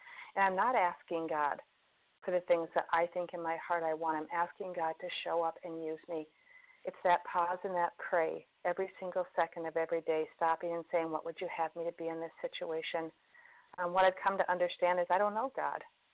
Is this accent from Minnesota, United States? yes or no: yes; Minnesota, United States; from Minnesota, grateful I recovered.